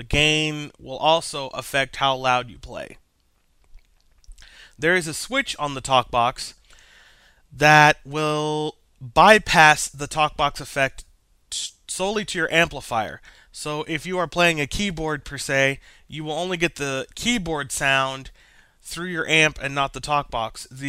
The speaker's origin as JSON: {"language": "English", "town": "Kenton", "region": "Ohio", "country": "United States", "said": "Hello everyone … I am from Kenton, Ohio."}